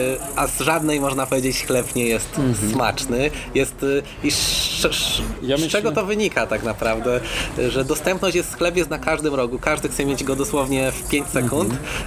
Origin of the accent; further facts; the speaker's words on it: Kraków, Lesser Poland, Poland; wychowałem się tu niedaleko na Salwatorze